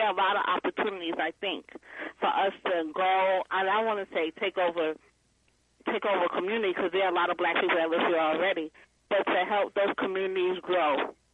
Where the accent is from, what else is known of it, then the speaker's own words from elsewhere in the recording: New York, United States; I'm not saying leave New York. I'm from New York and I love New York.